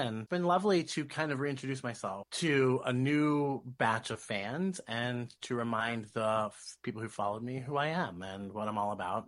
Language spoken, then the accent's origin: English; Columbus, Ohio, United States; with a Columbus-based company called Homage, which they're a pretty famous national brand based here in my hometown.